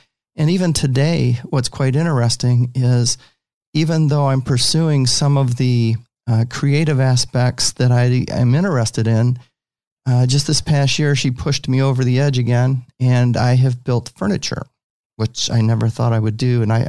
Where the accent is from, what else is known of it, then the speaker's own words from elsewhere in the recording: Michigan, United States; also born or lived in Texas; I grew up in Michigan and ended up meeting my wife on a blind date.